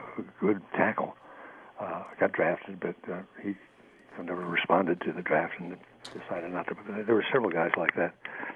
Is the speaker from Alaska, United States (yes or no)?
no; Philadelphia, Pennsylvania, United States; Yes, I am from Philadelphia.